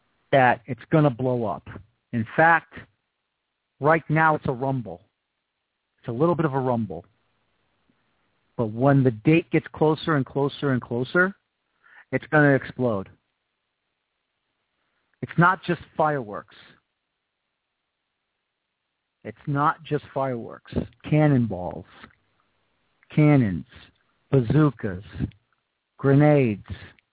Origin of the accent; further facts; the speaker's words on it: New York, United States; Believe me, I should know. I'm from New York, and that's the truth.